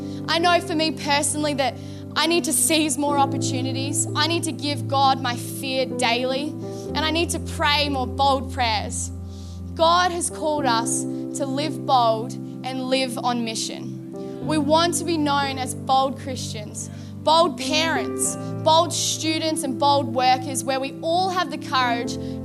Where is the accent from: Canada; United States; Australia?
Australia; Brisbane, Queensland; now in Gold Coast, Australia; And I remember I moved from Brisbane to the Gold Coast with my family after I finished school.